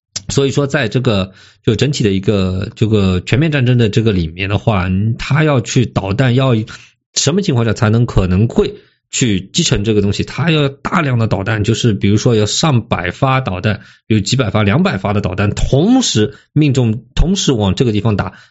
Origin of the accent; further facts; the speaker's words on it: China; 这是我们中国人的能力嘛，特殊能力嘛，